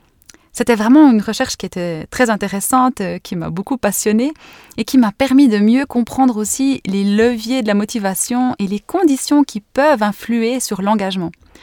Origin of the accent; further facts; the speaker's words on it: Neuchâtel, Switzerland; je me suis installée dans mon van, au calme, au vert, dans la campagne neuchâteloise, là où j'ai grandi